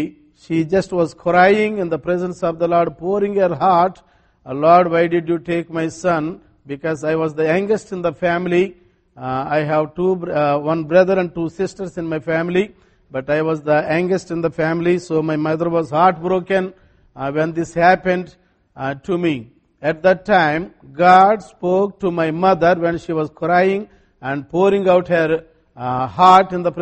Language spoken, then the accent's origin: English; India; English is a second language; my accent and my vocabulary are a little different. I love to stay in the Keystone village town. You don't call it village. We call it villages. Small towns are called villages in India.